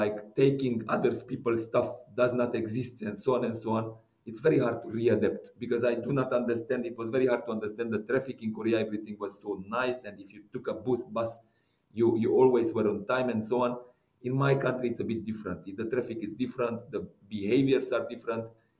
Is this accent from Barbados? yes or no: no; Romania; first language Hungarian; English is a second language; in Romania, I'm from the Hungarian minority. So as I said, for me, it was very hard to learn Romanian.